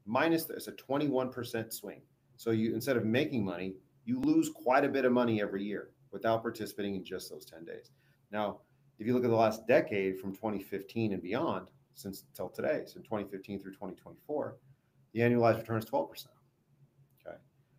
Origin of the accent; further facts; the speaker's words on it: Las Vegas, Nevada, United States; So being born and raised in Vegas, I like my.